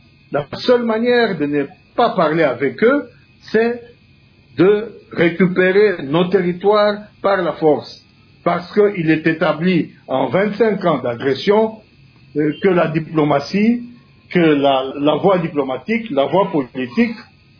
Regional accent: Kinshasa, DR Congo; le président français est passé chez nous à Kinshasa en mars

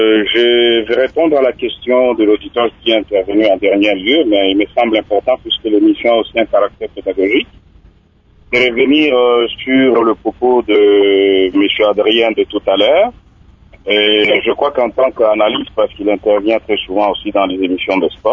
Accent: DR Congo; puisqu'on est congolais, patriote, nationaliste

